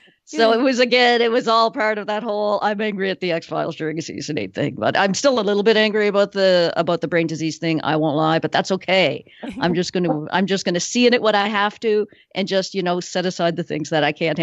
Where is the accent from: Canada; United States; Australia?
Canada; and I'm Canadian